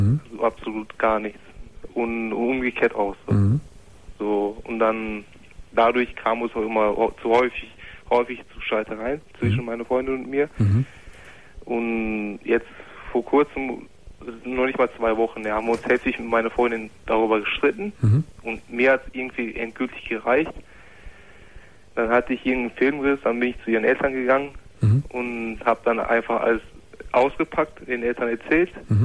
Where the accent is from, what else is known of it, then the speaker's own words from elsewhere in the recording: Turkey; ich bin Türke